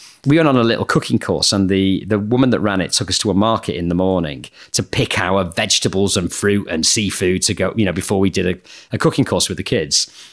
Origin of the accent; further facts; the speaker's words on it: North West England, United Kingdom; You know, I grew up in Lancashire and found myself in a southern university.